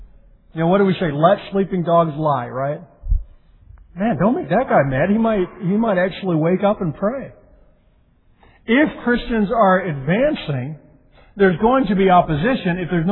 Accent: Colorado, United States; I grew up in Colorado, and it's so dry. It's very arid.

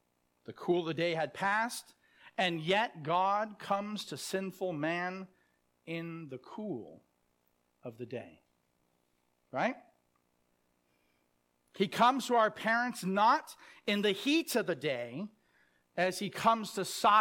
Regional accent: Sacramento, California, United States; I remember growing up in Sacramento, we have what are called the Delta Breezes.

